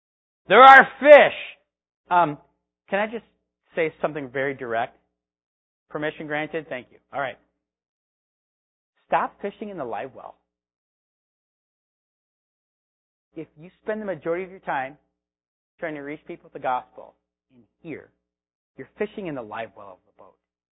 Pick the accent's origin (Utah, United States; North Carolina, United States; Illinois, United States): Illinois, United States; Now, anybody from Illinois? Okay, I'm from Illinois.